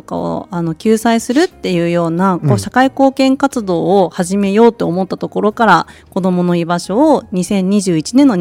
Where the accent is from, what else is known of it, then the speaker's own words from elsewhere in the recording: Hiroshima, Japan; now in Okinawa, Japan; この私広島出身なんですけど、沖縄に9年で